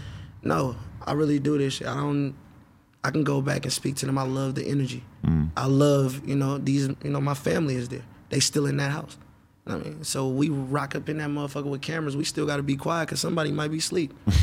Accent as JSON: {"language": "English", "town": "Oakland", "region": "California", "country": "United States", "said": "I'm from Oakland."}